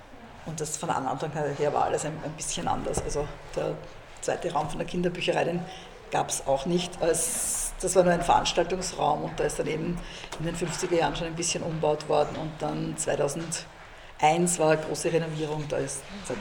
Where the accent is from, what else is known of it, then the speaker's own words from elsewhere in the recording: Vienna, Austria; Im 14. in der Hickelgasse.